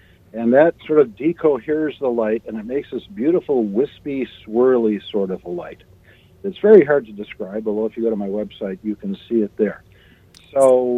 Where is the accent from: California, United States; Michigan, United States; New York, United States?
Michigan, United States; Ann Arbor; now in Jackson, United States; I grew up in Ann Arbor, and so our mailing address and about half our crew lives there, but I now am out near Jackson, Michigan, out in the country